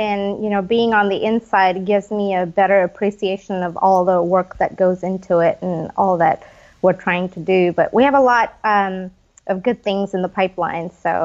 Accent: India; Well, I grew up in India, and I did not grow up around a lot of interesting architecture

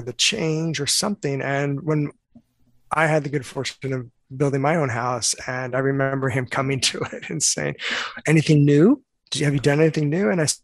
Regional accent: California, United States; I grew up in Southern California, and at that time, there were three schools to go to in California, because I was California born and raised.

